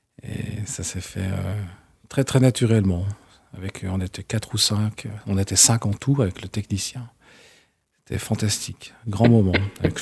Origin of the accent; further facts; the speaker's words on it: La Chaux-de-Fonds, Neuchâtel, Switzerland; mais je suis de la Chaux-de-Fonds, c'est vrai. Je vis dans le bas du canton pour des raisons personnelles.